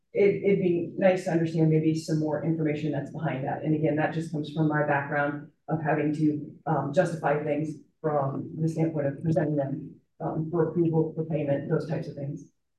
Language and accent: English; Iowa City, Iowa, United States; I was born and raised in Iowa City, and I ended up here